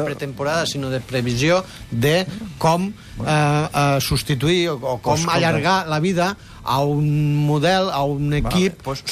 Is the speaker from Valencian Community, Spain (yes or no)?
no; Puigpelat, Catalonia, Spain; Jo sóc de prop de Valls, vull dir, sóc de prop de Puigpelat